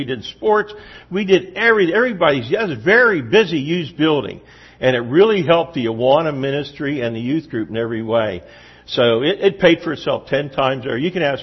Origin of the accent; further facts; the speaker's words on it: Pennsylvania, United States; We're from Juniata County. We live about 6 miles east of Mifflintown.